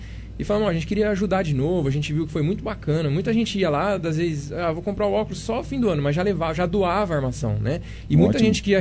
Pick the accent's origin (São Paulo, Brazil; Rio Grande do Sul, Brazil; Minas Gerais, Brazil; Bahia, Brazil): São Paulo, Brazil; Monte Alto; eu sou nascido e criado em Monte Alto.